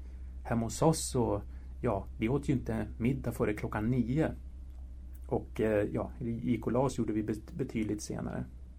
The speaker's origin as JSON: {"language": "Swedish", "town": "Stockholm", "region": "Stockholm County", "country": "Sweden", "tie": "born or raised there", "said": "Själv är jag född och uppvuxen i Stockholm, men mina bägge föräldrar kom hit från Madrid på 60-talet."}